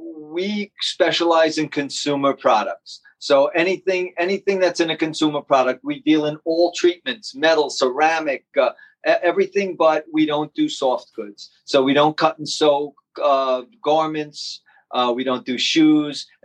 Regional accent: New York, United States; I'm a New Yorker, born and bred.

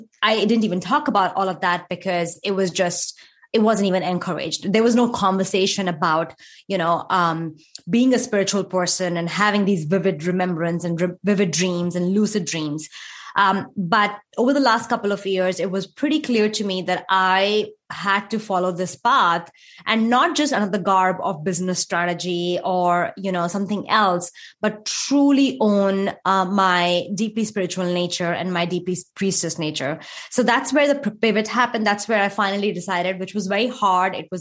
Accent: India; moved away as an adult; now in United States; So I was born and brought up in India. I moved to the United States when I was 25 years old.

